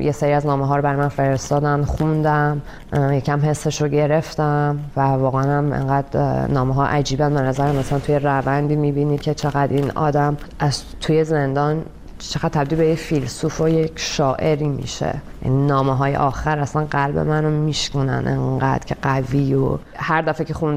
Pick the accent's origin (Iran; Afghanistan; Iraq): Iran; moved away; من از ایران اومدم بیرون